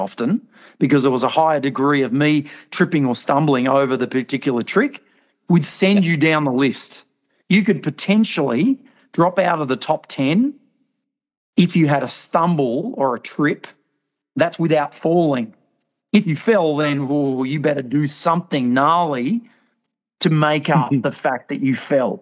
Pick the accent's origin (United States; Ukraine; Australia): Australia; Tasmania; as soon as they made that correlation that I was from Tasmania